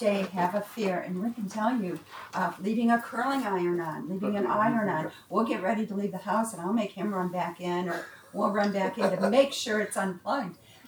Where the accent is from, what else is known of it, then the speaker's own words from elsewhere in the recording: Michigan, United States; Oh, when I was a kid across the street, there's this huge, I grew up in Michigan, the people across the street had a huge dairy farm.